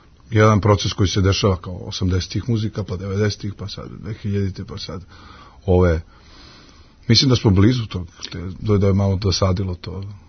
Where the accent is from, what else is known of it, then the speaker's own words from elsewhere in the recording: Zaječar, Zaječar District, Serbia; now in Belgrade, Serbia; došao sam u Beogradu 90. godina, pa nekako sa Beogradom sam se upoznavao